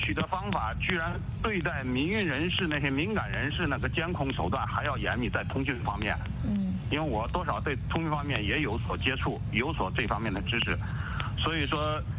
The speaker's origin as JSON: {"language": "Chinese", "region": "Jiangsu", "country": "China", "said": "我是江苏的"}